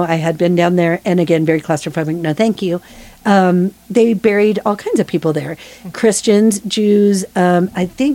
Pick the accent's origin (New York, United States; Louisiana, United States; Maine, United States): Maine, United States; And then I grew up in Maine.